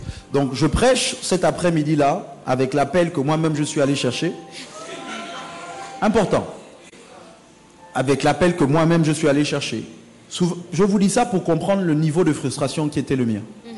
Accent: Gabon; moved away as an adult; Je suis parti du Gabon pour faire des études théologiques, pas parce que je voulais

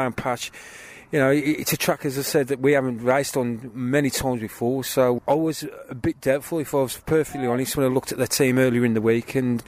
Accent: Wolverhampton, West Midlands, United Kingdom; We're from Wolverhampton.

